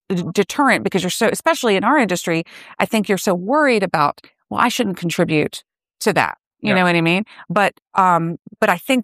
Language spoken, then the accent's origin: English; Tallahassee, Florida, United States; from Tallahassee, Florida.